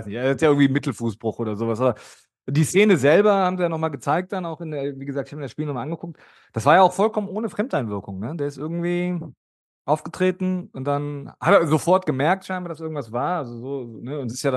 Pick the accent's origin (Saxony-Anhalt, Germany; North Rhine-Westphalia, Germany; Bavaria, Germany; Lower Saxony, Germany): North Rhine-Westphalia, Germany; Cologne; Dann kann man wenigstens immer noch was irgendwie den Leverkusen dann als Kölner vorhalten